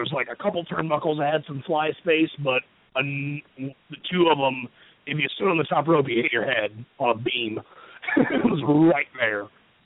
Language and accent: English; Louisiana, United States; I'm originally from Louisiana, so I don't have the option to not like jazz, sir.